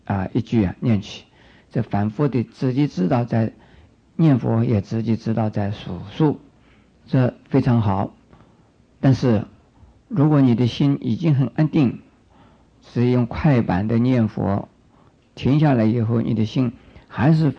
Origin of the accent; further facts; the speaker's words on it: China; 在我们中国人呢，一年有两次或者是三次呢，对祖先以及呢 已经往生了的家属和亲友做纪念，做超度。